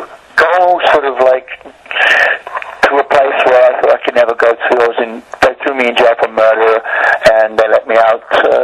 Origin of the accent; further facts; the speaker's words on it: Wolverhampton, West Midlands, United Kingdom; now in Los Angeles, United States; I'm from Wolverhampton, so London probably would have been that aspect for someone from the north of England to move to London. But I went a little bit further west. I went all the way to Los Angeles and kind of stayed there.